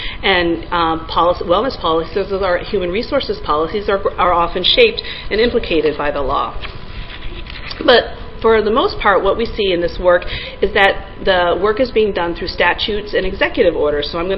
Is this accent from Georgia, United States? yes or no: no; Iowa, United States; I'm from Iowa. I never knew there was another Des Moines